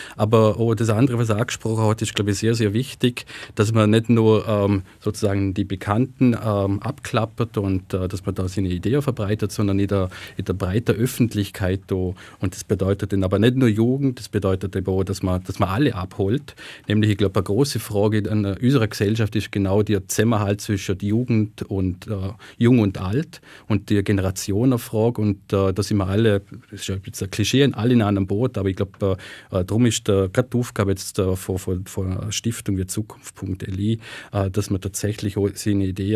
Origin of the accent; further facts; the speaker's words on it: Austria; Und ich habe noch persönliche Anwendungen an Liechtenstein. Ich komme aus Österreich, aber bin da verhaftet.